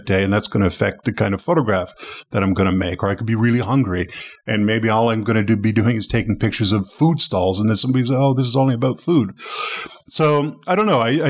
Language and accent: English; Toronto, Ontario, Canada; I come from Canada.